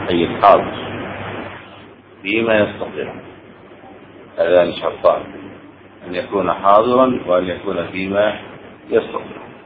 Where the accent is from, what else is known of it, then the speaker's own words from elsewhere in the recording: Egypt; انتبه، هذا مشروع في بلادنا مصر